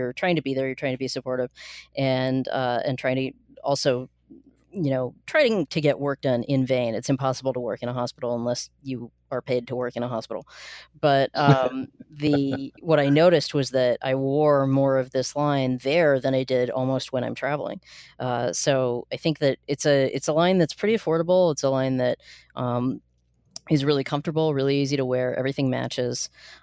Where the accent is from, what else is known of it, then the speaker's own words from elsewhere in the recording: Washington, United States; I grew up outside of Seattle, and everyone there wore Eddie Bauer because it was a local company and stuff.